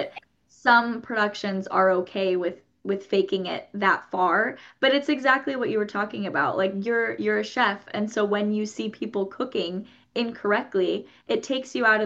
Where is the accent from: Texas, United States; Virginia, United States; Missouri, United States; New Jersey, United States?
Missouri, United States; Kansas City; but I grew up in the Midwest in Kansas City.